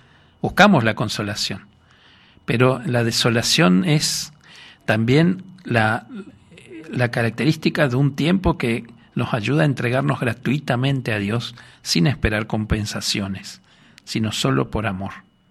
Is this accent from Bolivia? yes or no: no; Corrientes, Argentina; yo soy correntino